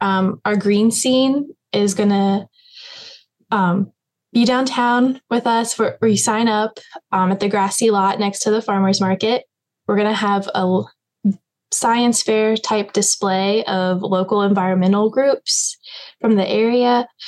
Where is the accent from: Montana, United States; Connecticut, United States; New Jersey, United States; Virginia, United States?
Virginia, United States; Harrisonburg; No, I'm actually from Harrisonburg.